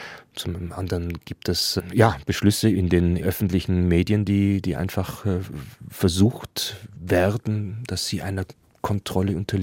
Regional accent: Germany; Ich tue es auch nicht, weil ich Deutscher bin

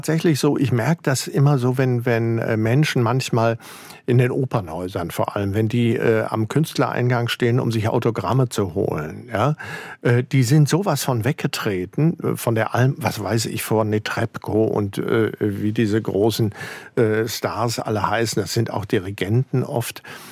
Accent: Frankfurt, Hesse, Germany; Meine Kindheit verlief in Frankfurt.

